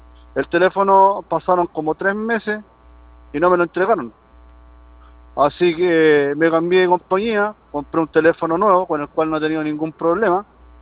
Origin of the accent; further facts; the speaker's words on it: Los Ángeles, Biobío, Chile; que yo soy de Los Ángeles